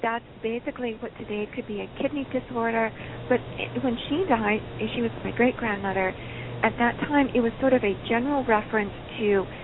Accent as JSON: {"language": "English", "region": "the South", "country": "United States", "said": "well, I'm a Southerner, so I've got all sorts of people in the Civil War."}